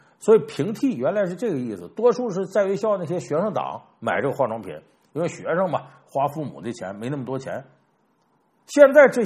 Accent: Harbin, Heilongjiang, China; 我还记得就是我老家哈尔滨

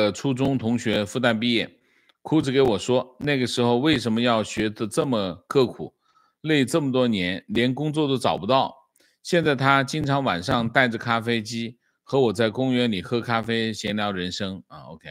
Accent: Northeast China, China; 我在东北长大，亲身经历了东北逐渐衰落的过程。

